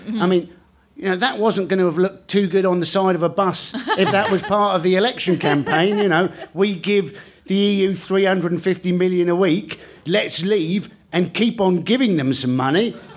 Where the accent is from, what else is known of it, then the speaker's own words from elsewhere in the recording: South West England, United Kingdom; I grew up in Cornwall. Anybody who came from Devon, we regarded them as an immigrant.